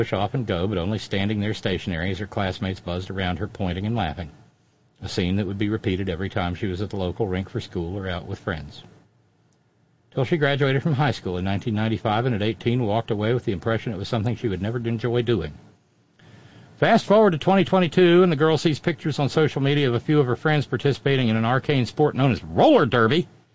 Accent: Minnesota, United States; While rollerblades were invented in my home state of Minnesota by a farm kid who wanted to practice hockey in the summer

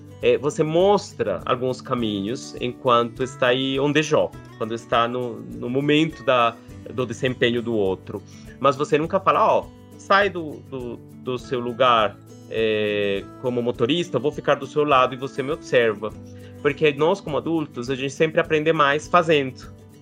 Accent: Colombia; Portuguese is a second language; até pela minha nacionalidade, que é da Colômbia, sou da Colômbia

